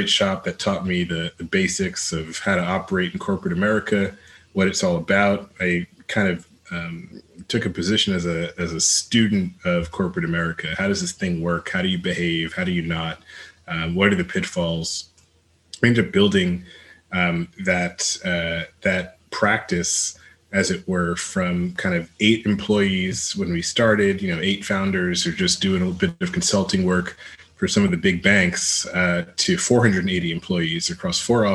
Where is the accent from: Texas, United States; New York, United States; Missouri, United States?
New York, United States; I grew up outside of New York City. I'm the son of immigrants to this country.